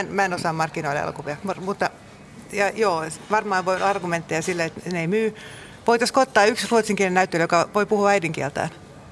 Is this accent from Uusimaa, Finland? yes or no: no; Tampere, Pirkanmaa, Finland; first language Swedish; Finnish is a second language; mä oon Tampereelta kotoisin, en kyllä puhunut ruotsia kadulla, vaikka se oli mun äidinkieli.